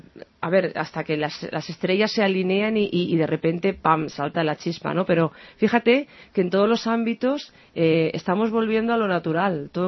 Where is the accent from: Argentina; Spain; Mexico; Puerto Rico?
Spain; Barcelona, Catalonia; born there; Y yo nací en Barcelona, pero claro, eso llevo en la sangre.